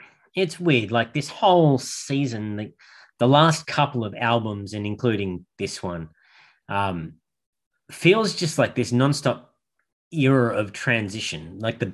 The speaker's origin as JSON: {"language": "English", "country": "Australia", "said": "It's what I imagine Southern to be anyway, as much as I can being an Australian."}